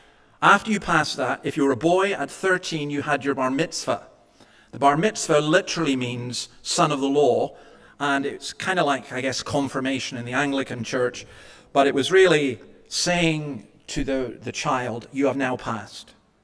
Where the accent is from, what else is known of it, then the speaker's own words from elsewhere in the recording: Scotland, United Kingdom; and I'm a Scotsman, I don't cry.